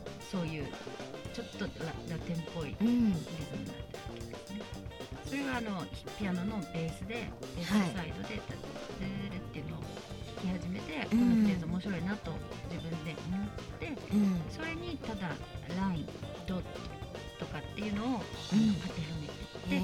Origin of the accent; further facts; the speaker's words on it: Kanazawa, Ishikawa, Japan; まあ祖母から母からみんなこちらなので、うん、金沢出身なので。